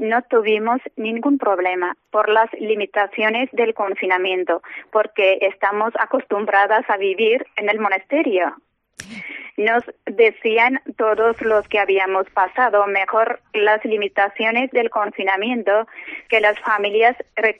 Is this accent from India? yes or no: yes; India; Spanish is a second language; now in Segovia, Spain; Soy de la India, ya me lo has dicho. Llevo 27 años en esta comunidad y en la diócesis de Segovia, por supuesto.